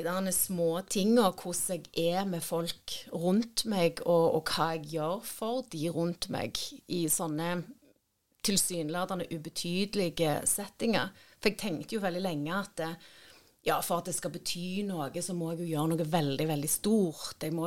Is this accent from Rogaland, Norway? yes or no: no; Verdal, Trøndelag, Norway; also born or lived in Harstad; Opprinnelig fra Harstad, vokste opp i Verdalen med Levi Sandnes.